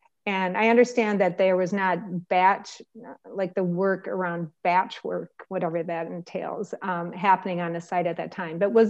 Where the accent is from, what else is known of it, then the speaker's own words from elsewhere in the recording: Owatonna, Minnesota, United States; because I'm from Owatonna and I know it's pronounced